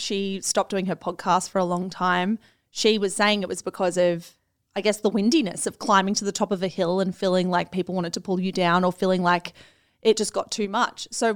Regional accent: Australia; Like, I don't know if it's us being Australian and being really like familiar with tall poppy syndrome.

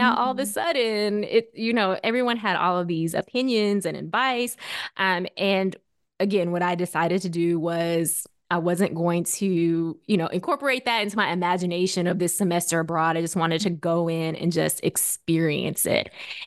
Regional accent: Memphis, Tennessee, United States; I grew up in Memphis, Tennessee, an extremely small Asian American population.

